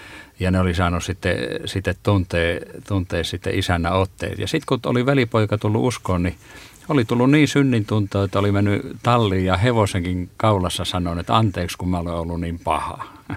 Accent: Jyväskylä, Central Finland, Finland; mä olen syntynyt ja kasvanut Jyväskylässä ja siellä tämmöisen helluntalaisen kodin lapsena ja oikeastaan kolmonen polven helluntalaisena olen

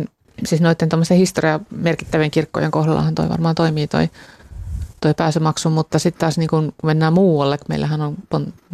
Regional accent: Sodankylä, Lapland, Finland; Terveisiä vaan sen Sodankylän, niin, kotikyläni.

